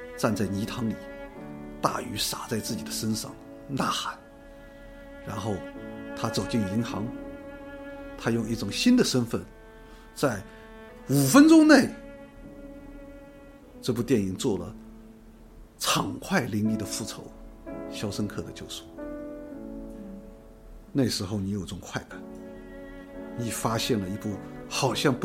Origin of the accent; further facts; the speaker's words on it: Shanghai, China; 作为一个上海人，其实我把上海看成是一个有很多触角的城市。